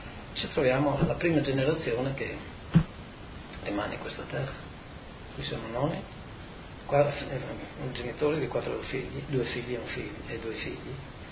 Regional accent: Friuli-Venezia Giulia, Italy; siamo friulani di prima della guerra, siamo friulani di un Friuli che non esiste più.

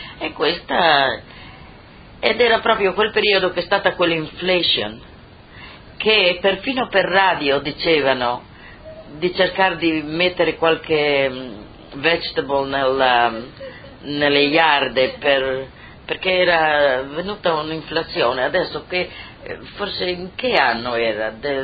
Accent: Baselia, Friuli-Venezia Giulia, Italy; sono di Baselia, mio marito è di Spilimbergo. Tra io e mio marito abbiamo differente friulano.

